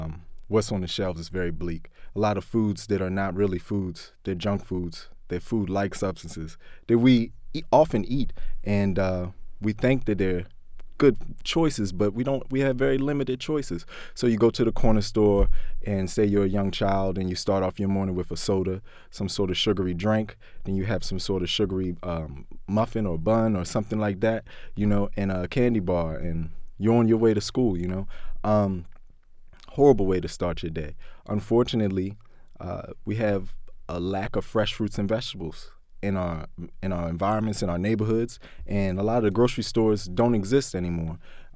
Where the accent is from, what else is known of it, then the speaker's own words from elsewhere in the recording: Baltimore, Maryland, United States; growing up in West Baltimore, growing up in Baltimore in general, you notice that there's systemic issues with finding good food